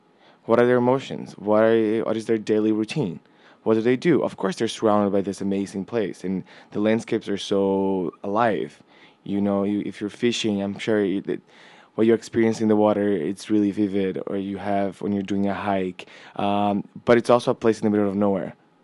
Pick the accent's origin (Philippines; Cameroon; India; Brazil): Brazil; São Paulo; also born or lived in London, United Kingdom; now in Los Angeles, United States; I'm originally from Brazil. So I have background in like marketing and audiovisual in São Paulo.